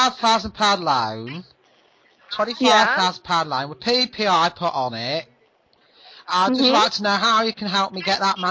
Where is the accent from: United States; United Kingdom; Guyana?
United Kingdom; London; I'm a Londoner.